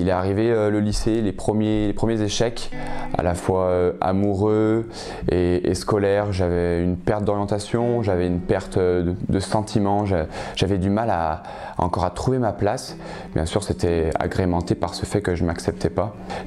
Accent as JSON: {"language": "French", "town": "Oyonnax", "region": "Auvergne-Rhône-Alpes", "country": "France", "said": "j'ai 22 ans, je suis originaire de Oyonnax dans le département de l'Ain."}